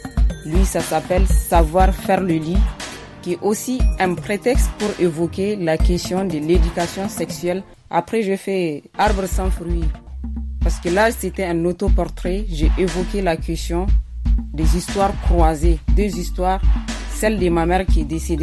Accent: Zinder, Niger; Cette ville, c'est la malle qui contient tous les souvenirs de mon enfance. Je suis née, j'ai grandi là-bas comme un havre de paix.

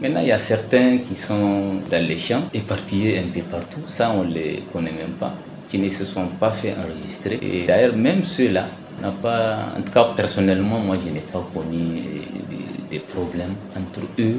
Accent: Niger; Et en tant que Nigérien, moi, je pense que partout où nous sommes, dans le territoire nigérien, il faut qu'on se sente qu'on est chez nous.

